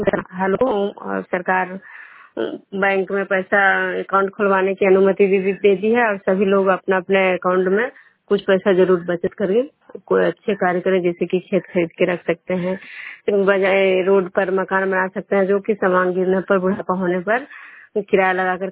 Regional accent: Bishnupur, Bihar, India

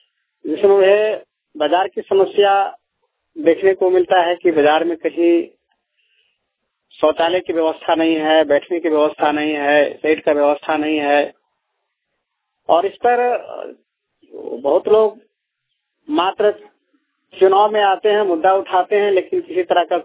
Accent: Hazaribagh, Jharkhand, India; मैं हजारीबाग इचाक खुटरा का रहने वाला हूँ।

